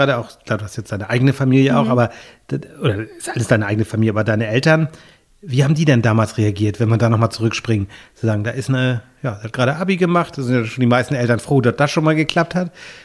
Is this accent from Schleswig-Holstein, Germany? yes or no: yes; Schleswig-Holstein, Germany; ich bin ja selber auch in Nordfriesland sozusagen aufgewachsen und geboren und kenne das ja auch so ein bisschen.